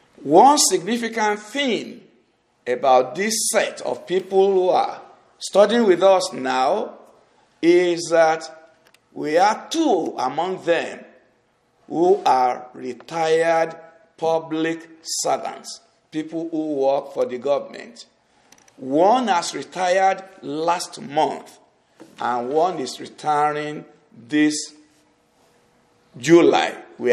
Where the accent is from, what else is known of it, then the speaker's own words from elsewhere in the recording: South West, Nigeria; first language Yoruba; English is a second language; this is made worse by the fact that English is not my mother tongue. I'm a Yoruba in Nigeria, in the west of Nigeria. And we have our own accent that exacerbates our spoken English.